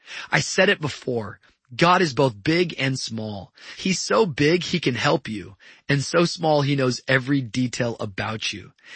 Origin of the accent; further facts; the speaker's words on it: Washington, United States; I grew up in Washington, and everyone from that state knows the story of Mount St. Helens. This was part of my roots.